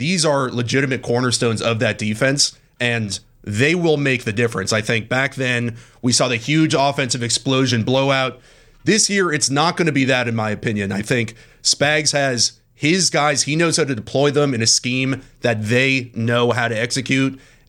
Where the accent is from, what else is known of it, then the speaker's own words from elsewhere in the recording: California, United States; I'm originally from Cali, Bay Area.